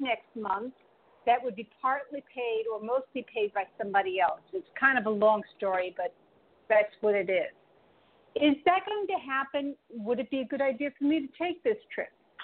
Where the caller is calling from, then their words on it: New York, United States; I'm calling from New York.